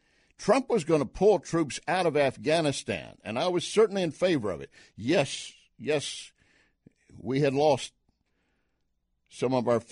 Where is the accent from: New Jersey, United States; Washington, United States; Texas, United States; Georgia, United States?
Texas, United States; Believe me, I grew up in West Texas, a son of an oil field worker, oil field trash, and proud of it.